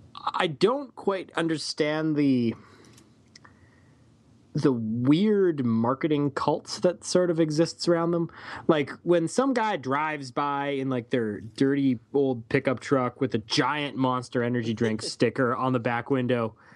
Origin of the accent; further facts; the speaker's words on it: Canada; I'm Canadian.